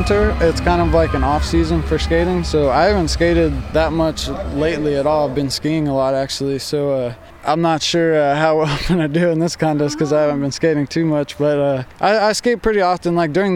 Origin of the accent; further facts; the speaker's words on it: California, United States; I'm from California, and I'm 24 years old.